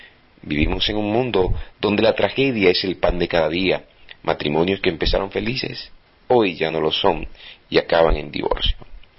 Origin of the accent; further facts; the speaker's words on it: Venezuela; moved away as an adult; now in Panama; Soy venezolano y desde hace 2 años aproximadamente estamos en Panamá